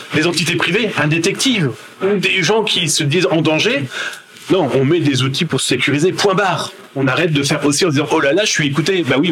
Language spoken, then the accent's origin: French; France; now in Canada; moi qui suis pas de Québec, donc du Canada, je viens de France